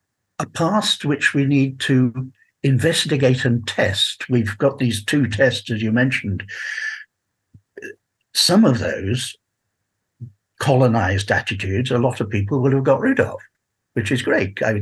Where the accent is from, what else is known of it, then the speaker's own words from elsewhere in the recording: England, United Kingdom; born there; Yes, we were born in England, but we feel Welsh.